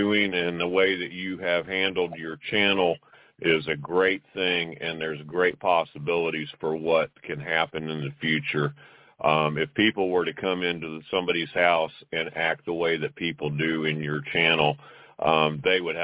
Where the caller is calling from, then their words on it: United States; I'm calling from the States.